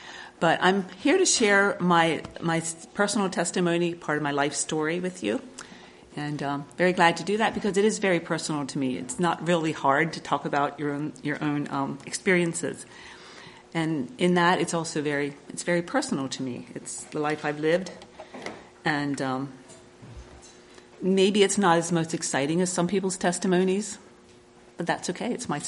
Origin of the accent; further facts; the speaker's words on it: Lititz, Pennsylvania, United States; I am from Pennsylvania, and I don't know any of you. I don't know how many of you are familiar with Pennsylvania, so we are from the ever-popular Lancaster County, Lititz to be specific